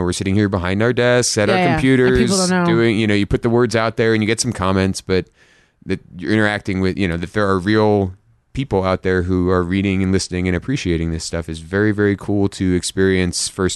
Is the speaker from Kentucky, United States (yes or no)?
yes; Kentucky, United States; him where I'm from. We had a little conversation about Kentucky and all this stuff.